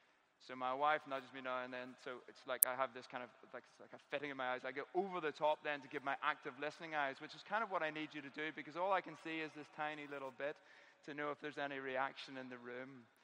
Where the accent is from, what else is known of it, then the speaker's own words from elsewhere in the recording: Portstewart, Northern Ireland, United Kingdom; I'm from Port Stewart.